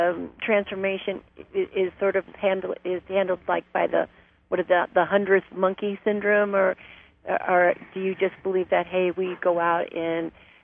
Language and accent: English; Illinois, United States; I mean, Robert, we're from Northern Illinois, and I want to say it's beautiful there